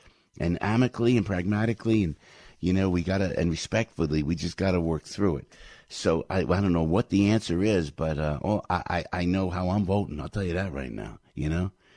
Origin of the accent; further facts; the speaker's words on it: United States; We're from New York, from New Jersey.